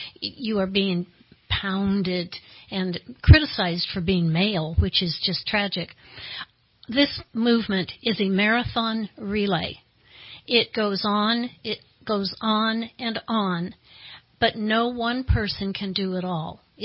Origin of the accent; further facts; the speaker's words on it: California, United States; now in Burney, United States; I am a refugee from Southern California. I hit Northern California as soon as we could get out of the South. Ended up in Bernie in 1991